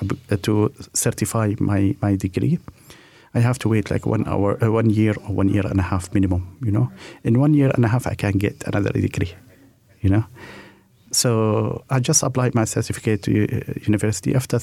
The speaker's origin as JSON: {"language": "English", "country": "Malaysia", "moved": "yes", "lives_now": "New Zealand", "said": "because, you know, we came from Malaysia, hot weather to cold weather"}